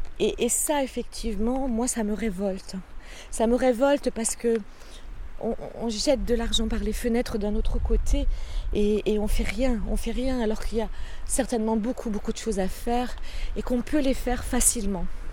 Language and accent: French; Grand Est, France; also born or lived in Paris; now in Marseille, France; Alors moi, je suis alsacienne, mon nom vous l'indique. Et lorsque je suis arrivée à Marseille, je venais de Paris, j'avais vécu 5 ans à Paris.